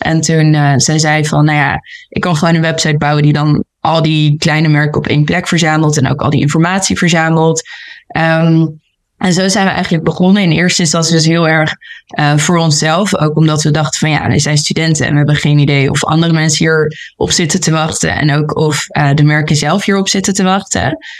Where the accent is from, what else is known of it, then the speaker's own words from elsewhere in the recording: Amsterdam, North Holland, Netherlands; born there; Ik ben geboren in Amsterdam.